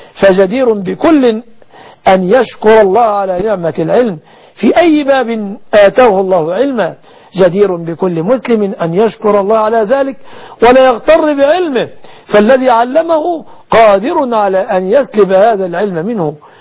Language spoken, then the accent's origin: Arabic; Egypt